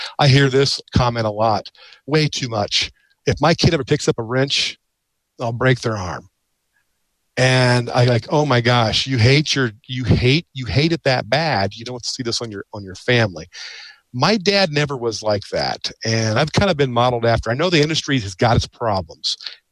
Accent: Kokomo, Indiana, United States; since I'm from Kokomo, Indiana

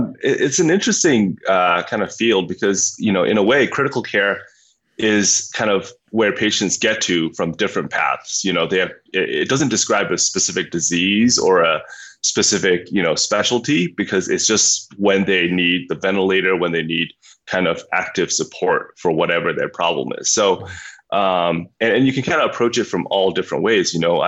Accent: Myanmar; I grew up in Burma, and I grew up as the son of physicians.

